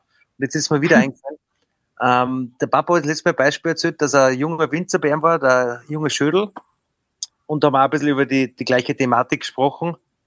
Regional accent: Austria; wie jetzt natürlich für Milchbetriebe bei uns in Österreich oder für wahrscheinlich Fleischbetriebe bei uns in Österreich

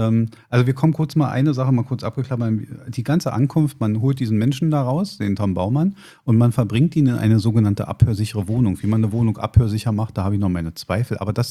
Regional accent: Berlin, Germany; wo ich ehrlich gesagt als Berliner zucke, wenn mir Soßen wie Italienisch und Curry angeboten werden.

